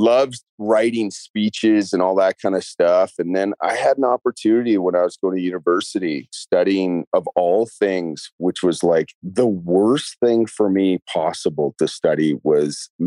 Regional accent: Canada; now in United States; And then I moved up to Spanish Harlem. And being Canadian, I had no social security number.

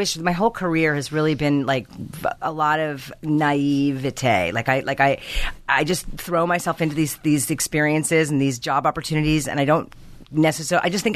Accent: New York, United States; I grew up outside of New York mm-hmm. City.

